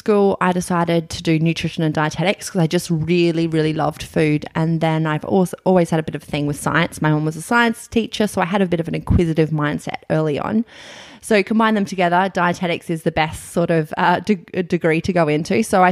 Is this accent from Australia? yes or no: yes; Cairns, Queensland, Australia; accent: bogan; So I'm from Australia, for those who haven't guessed, my slightly bogan accent. So I actually grew up in Cairns, which is right near the Great Barrier Reef. So it's a holiday destination.